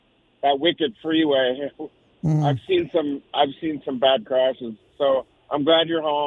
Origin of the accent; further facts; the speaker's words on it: Santa Cruz, California, United States; born there; I'm from California, Oregon. I was born in Santa Cruz.